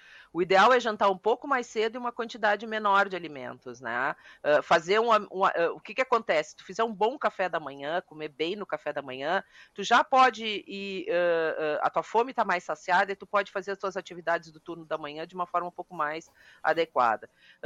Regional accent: Rio Grande do Sul, Brazil; eu sou do Rio Grande do Sul, então eu não posso dizer não come carne

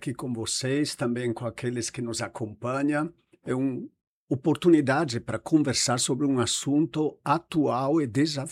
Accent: Italy; Portuguese is a second language; now in Brazil; Então, tem que voltar atrás algumas décadas, lá na Itália, onde nasci, onde fui criado.

